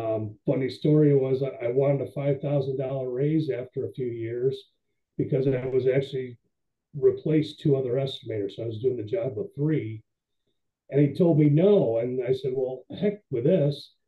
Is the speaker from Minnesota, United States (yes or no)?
no; New York, United States; moved away as an adult; now in Phoenix, United States; Quickly, I'm from Western New York, not upstate, it's Western New York. So moved out to Phoenix in the early 90s